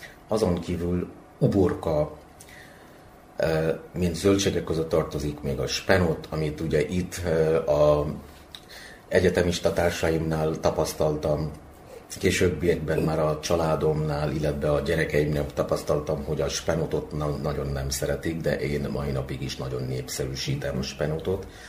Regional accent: Bangladesh; Hungarian is a second language; moved away as an adult; now in Hungary; Kizárólag tanulás céljából jöttem Magyarországra. Immár pontosan 3 évtizeddel ezelőtt, tavaly jubiláltam a 30. évfordulót, hogy Magyarországra jöttem tanulni a családomtól.

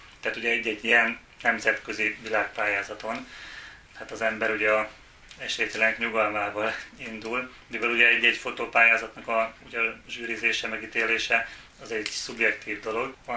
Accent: Pilismarót, Pest, Hungary; Vidéken, Pilismaróton nőttem föl, ugye, ott folyik a Dunakanyar

